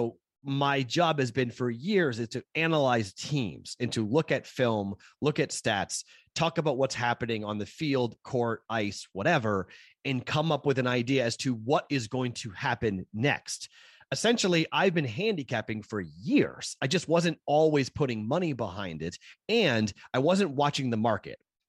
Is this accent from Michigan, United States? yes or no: no; Boston, Massachusetts, United States; now in Las Vegas, United States; I'm from Boston. My wife's from Boston. My daughter was born in Boston, but we now call Vegas home.